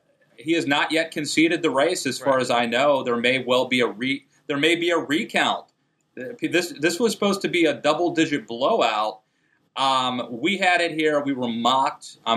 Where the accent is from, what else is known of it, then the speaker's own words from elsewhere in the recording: Maryland, United States; and places like Illinois and Maryland, my home state of Maryland